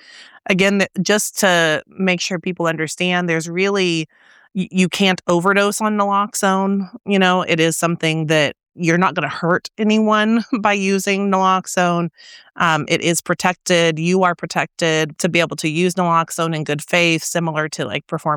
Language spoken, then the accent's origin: English; United States; I, too, am from Brown County and also a parent of kids in Brown County schools.